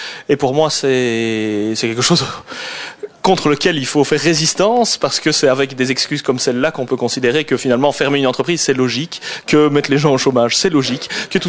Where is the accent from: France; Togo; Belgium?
Belgium; Liège, Wallonia; j'ai grandi à Liège quand j'étais petit